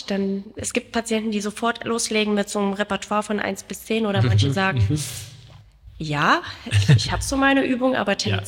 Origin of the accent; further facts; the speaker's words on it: Berlin, Germany; gerade wir leben in einer Großstadt, wir kommen aus Berlin